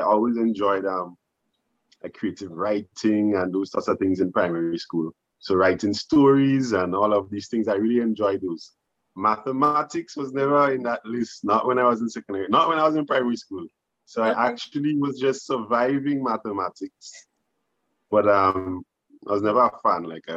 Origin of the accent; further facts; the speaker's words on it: True Blue, Saint George, Grenada; Well, I am from like the Caliste area. So Technically here is it's called True Blue, but it's like on the outskirts of True Blue, right next to the highway.